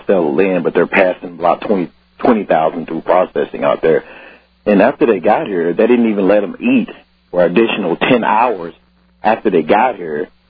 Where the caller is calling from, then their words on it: Fort Smith, Arkansas, United States; I just wanted to call and let you know we got some of the evacuees here in Fort Smith at an old Army base called Fort Chaffee.